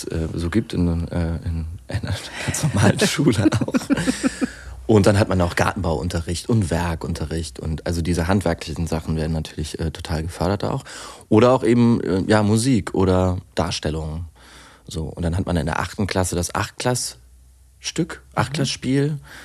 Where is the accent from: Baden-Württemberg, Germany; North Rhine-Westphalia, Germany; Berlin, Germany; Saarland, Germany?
Saarland, Germany; Saarbrücken; ich war auf der Waldorfschule in Saarbrücken, da wo ich herkomme.